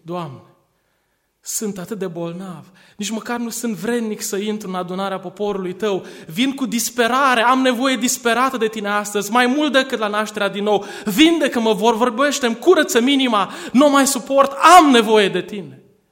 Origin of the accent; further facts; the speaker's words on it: Romania; Eu sunt mândru că sunt român. M-am născut într-un neam extraordinar, într-un neam de genii.